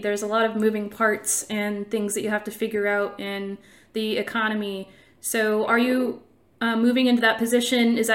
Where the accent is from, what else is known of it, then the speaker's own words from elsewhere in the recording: Washington, United States; I'm from Washington State, so I'm a little biased.